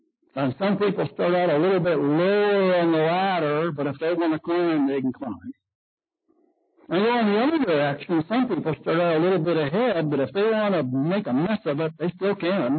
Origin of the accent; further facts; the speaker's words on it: United States; We're not Mongolian. We're not from Hungary. We're brought up in most cases Christians, and we're Americans.